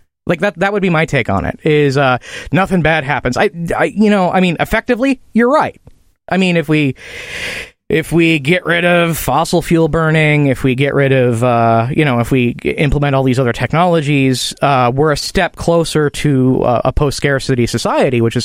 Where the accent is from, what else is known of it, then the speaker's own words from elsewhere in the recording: United States; See, I'm an American.